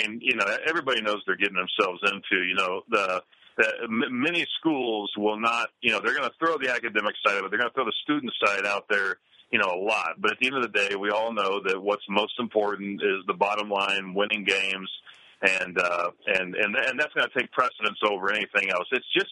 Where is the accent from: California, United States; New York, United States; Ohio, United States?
Ohio, United States; Greenville; I grew up in Greenville, Ohio, which is basically west central Ohio.